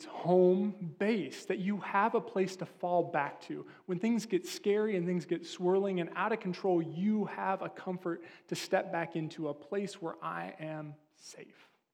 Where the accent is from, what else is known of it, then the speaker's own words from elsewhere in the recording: California, United States; moved away as an adult; when I moved from California, I went up to school in Seattle